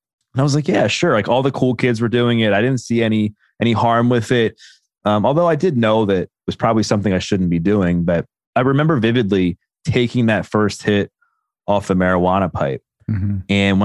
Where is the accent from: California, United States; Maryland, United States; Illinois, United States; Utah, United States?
Maryland, United States; Baltimore; But, you know, I grew up in Baltimore. I still live within a few minutes of where I grew up.